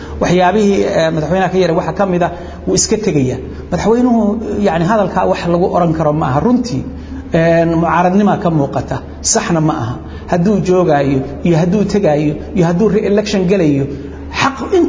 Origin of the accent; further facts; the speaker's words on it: Puntland, Somalia; Puntland annagu haddaanu nahay dadka reer Puntland marka koobaad muslim baana mar labaadkana soomaali baanu mar saddexaadkana reer Puntland baanu nahay